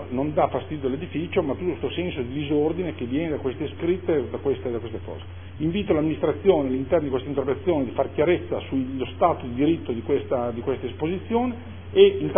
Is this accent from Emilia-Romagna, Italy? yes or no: yes; Modena, Emilia-Romagna, Italy; Mi ricordo, Presidente, da ragazzino in Largo San Giacomo, chi è di Modena se ricorderà bene